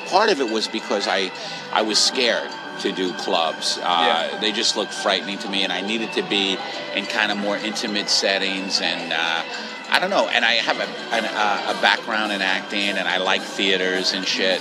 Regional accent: New York, United States; yeah, I'm from New York.

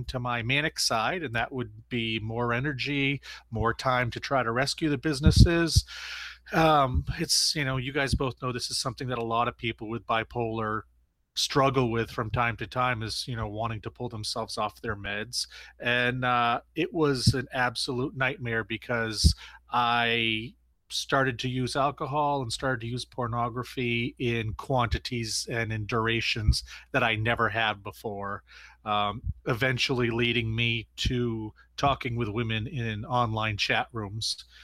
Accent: Maine, United States; Well, I am originally from Central Maine. I still live here.

